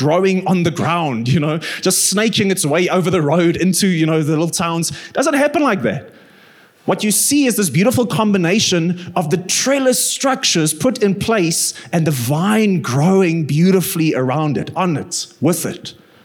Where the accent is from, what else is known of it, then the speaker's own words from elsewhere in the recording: Bloemfontein, Free State, South Africa; I grew up in Bloem, so you need the ocean for your soul to rest.